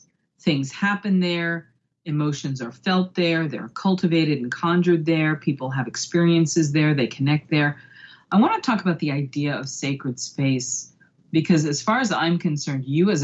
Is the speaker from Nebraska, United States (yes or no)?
no; Boston, Massachusetts, United States; You know, I grew up in Boston, and as a young person, I got to spend a good deal of time at Fenway Park.